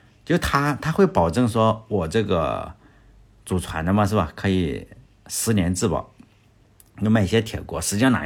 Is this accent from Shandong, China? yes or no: yes; Shandong, China